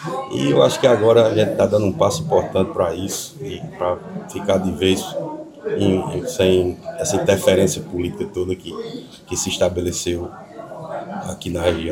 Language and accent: Portuguese; Brejo dos Santos, Paraíba, Brazil; com o sonho de voltar para a minha terra. Né? Voltei para Brejo dos Santos